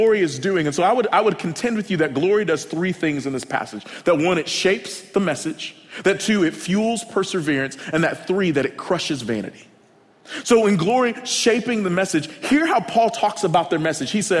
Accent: Oklahoma, United States; So I am from Oklahoma, an alumni from the University of Oklahoma, and all in all, we've had a pretty good sports year.

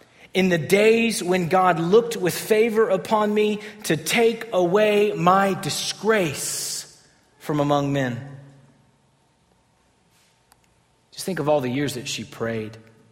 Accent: Texas, United States; So, I'm from East Texas myself, so it's, let's just own it.

